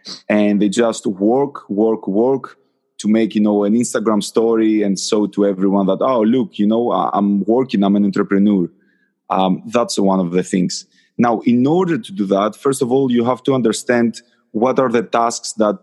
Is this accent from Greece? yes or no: yes; Athens, Attica, Greece; now in Manchester, United Kingdom; Originally, I'm from Athens, Greece, but right now I live in Manchester, UK.